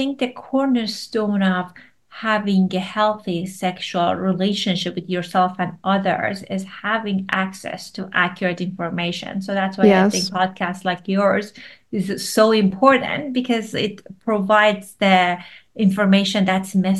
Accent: Iran; English is a second language; I grew up in Iran

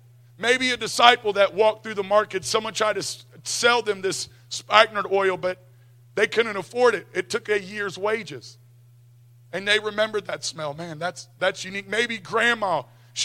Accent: St. Louis, Missouri, United States; I thank God that when I came to Canada, I'm from St. Louis, Missouri, that y'all didn't pour oil on my head.

